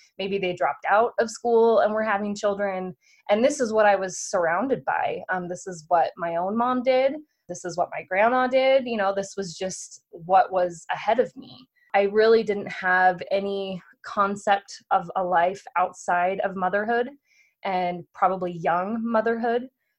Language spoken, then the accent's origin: English; Provo, Utah, United States; I was born and raised in Provo, Utah. This was 1988. So that meant that in the 80s in Utah, specifically Provo, there were a lot of large families. Everyone around me pretty much had 4 or 10 brothers and sisters. So there were a lot of kids. My entire community was LDS.